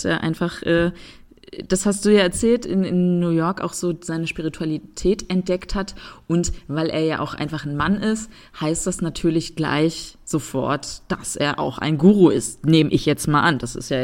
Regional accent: Northern Germany, Germany; now in Stuttgart, Germany; ich bin ja eine absolute Flatländerin, ne? Ich komme ja aus dem Norden, jede kleine Anhöhe ist für mich schon Gebirge.

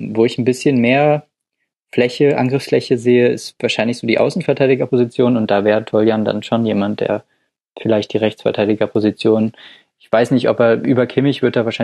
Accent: Dortmund, North Rhine-Westphalia, Germany; Den Namen wollte ich als Dortmunder jetzt nicht nennen, um nicht zu parteiisch zu wirken

